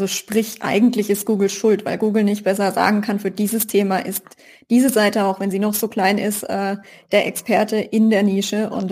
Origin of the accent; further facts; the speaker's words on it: Karlsruhe, Baden-Württemberg, Germany; So muss ich immer als Karlsruher Lichtlein sagen.